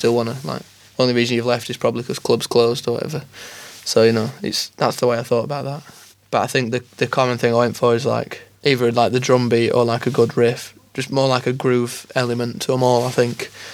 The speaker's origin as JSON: {"language": "English", "town": "Sheffield", "region": "Yorkshire and the Humber", "country": "United Kingdom", "tie": "born or raised there", "said": "I'm actually moving into town soon, but I live like where I grew up in High Green, which is just outskirts of Sheffield. So I'm still happy here."}